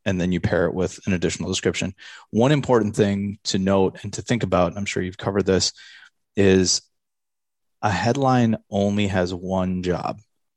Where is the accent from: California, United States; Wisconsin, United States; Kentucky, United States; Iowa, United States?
Wisconsin, United States; Eau Claire; I mean, I grew up in Eau Claire where there was Old Country Buffet